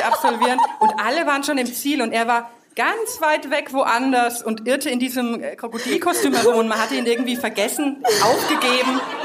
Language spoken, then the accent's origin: German; Bavaria, Germany; die wohnen ganz nah an meinem Heimatdorf quasi. Also ich könnte, wenn ich meine Eltern das nächste Mal besuche, in Hammelburg vorbeischlenkern.